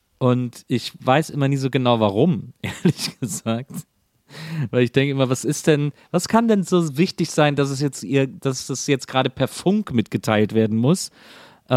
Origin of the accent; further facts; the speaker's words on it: Bonn, North Rhine-Westphalia, Germany; Also erstmal schöne Grüße in meine Heimat, in meine Geburtsstadt, Bokelbergstadt Bonn.